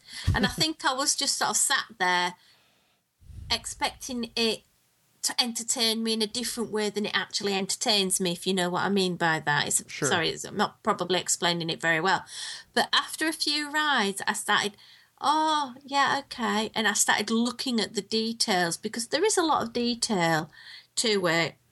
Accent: United Kingdom; You know, I'm from Britain. It's 0 degrees outside. I'm used to cold.

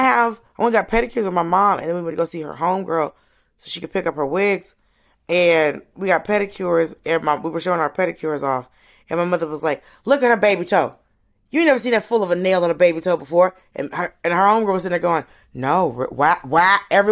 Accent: Miami, Florida, United States; also born or lived in Atlanta; You know, I was born in Miami and we lived there. Like, I was born and raised. Mm-hmm. I was born in Miami and was raised in Atlanta, Miami.

